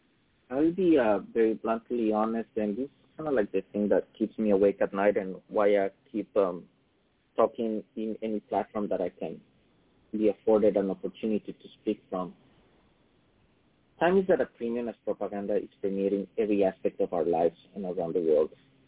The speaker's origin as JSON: {"language": "English", "country": "Ecuador", "tie": "born or raised there", "said": "when I was growing up in Ecuador, the history lessons we received as a child"}